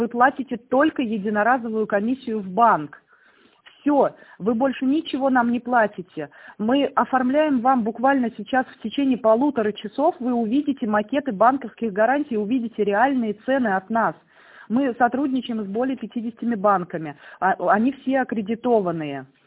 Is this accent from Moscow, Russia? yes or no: no; Tver, Tver Oblast, Russia; Нет, не москвичка, я тверичанка.